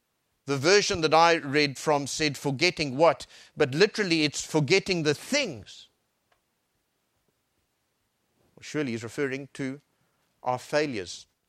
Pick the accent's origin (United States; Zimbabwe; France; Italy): Zimbabwe; Harare; born there; I was born in Harare, and the computer didn't register it because actually the name of the town was Salisbury, which was in a country called Rhodesia, which no longer exists. It's now Zimbabwe.